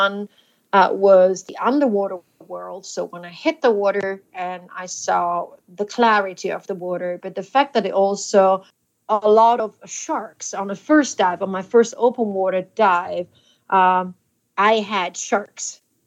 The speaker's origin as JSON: {"language": "English", "country": "DR Congo", "tie": "born or raised there", "said": "regardless of where I grew up in the Congo, they always brought me to the ocean. And I do believe growing up in a rainforest and in a savannah"}